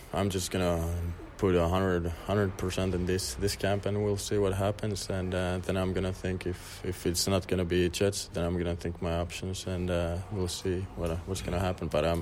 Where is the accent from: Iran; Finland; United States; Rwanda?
Finland; obviously it would be a great thing to go to my hometown and play there